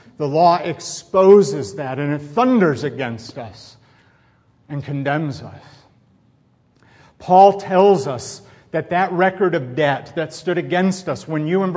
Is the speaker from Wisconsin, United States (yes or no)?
no; Chicago, Illinois, United States; I'm a Yankee, I'm from Chicago, so I think wilderness, lots of trees and squirrels and all those kinds of things.